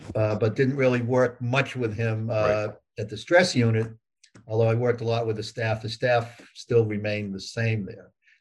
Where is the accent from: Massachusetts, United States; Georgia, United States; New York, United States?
Massachusetts, United States; Worcester; moved away; Yeah, born and raised in Worcester.